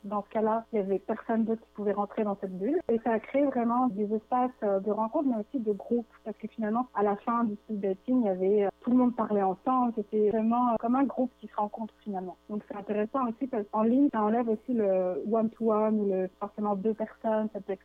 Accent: France; also born or lived in Cuba; now in Canada; moi, je suis française, mais avant ça, je vivais, disons, les 2 années avant d'arriver au Canada, j'étais à Cuba. Voilà, j'ai beaucoup bougé. J'ai vécu dans beaucoup de... C'est ça. J'ai vécu dans beaucoup de pays

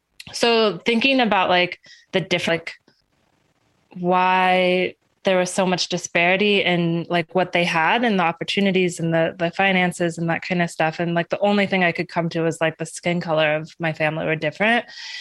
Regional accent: Houston, Texas, United States; And so I'm from Texas. I was born and spent half of my first years in Houston, Texas.

